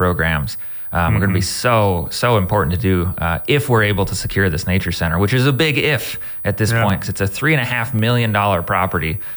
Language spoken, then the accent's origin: English; Minnesota, United States; I grew up in Minnesota and parents would kick us outside and it'd be, you know, 10 degrees below zero